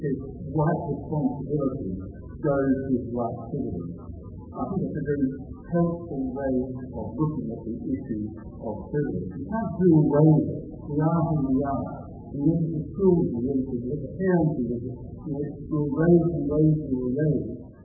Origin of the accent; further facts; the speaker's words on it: Australia; But I'm trying to say that the history that I learned as an Australian child, and to state my view, that history almost entirely airbrushed out the existence of, let alone the injustice, the violence and ignorant policies inflicted on the Aboriginal inhabitants of Australia.